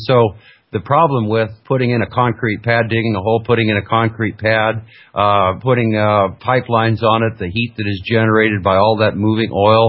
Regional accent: Alaska, United States; I grew up in Alaska, but I came back up to Fairbanks, Alaska

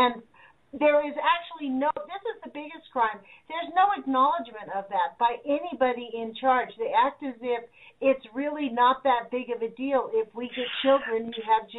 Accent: Los Angeles, California, United States; You know what? I know about that because I'm from Los Angeles.

